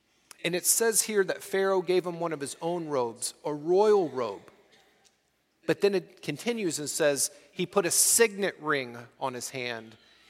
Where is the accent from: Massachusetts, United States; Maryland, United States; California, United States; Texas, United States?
Texas, United States; Austin; The hill country, kind of like where I grew up in the Austin area where I went to school, and when we had a ministry in Curva, we were in the hill country of Texas.